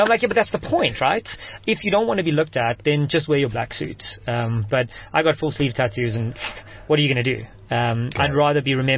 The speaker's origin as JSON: {"language": "English", "town": "Johannesburg", "region": "Gauteng", "country": "South Africa", "tie": "born or raised there", "lives_now": "Cape Town, South Africa", "said": "I was born and raised in Joburg, actually, and moved to Cape Town 7 years ago to start my last business, which was a mobile technology company."}